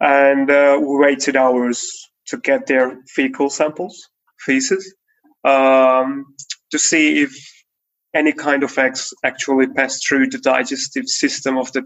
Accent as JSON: {"language": "English", "country": "Hungary", "second_language": "English", "said": "from Hungary."}